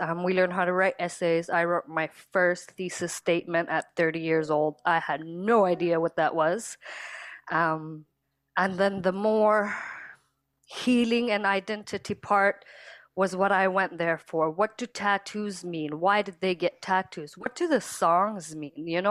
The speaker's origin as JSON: {"language": "English", "town": "Kuujjuaq", "region": "Quebec", "country": "Canada", "lives_now": "Montreal, Canada", "said": "I'm originally from Kuchuk. I moved to Montreal about 2 years ago"}